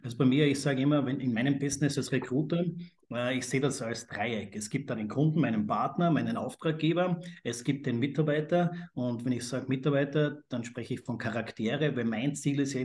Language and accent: German; Austria; wenn man jetzt von saisonalen Betrieben bei uns in Österreich im Winter Skigebieten oder auch im Sommer an irgendwelchen Seen